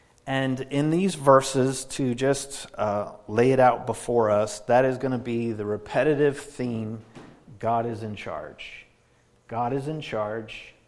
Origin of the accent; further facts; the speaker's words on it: Minnesota, United States; now in New York City, United States; Now, for my life, for example, I was born and raised in Minnesota, right?